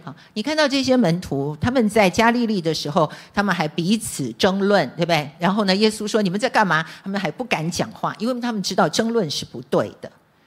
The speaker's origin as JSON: {"language": "Chinese", "country": "China", "said": "人不为己，天诛地灭，这是我们中国人常常说的话。"}